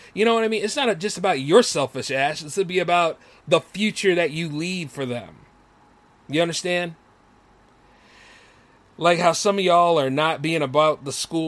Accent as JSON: {"language": "English", "country": "United States", "said": "I'm an American first."}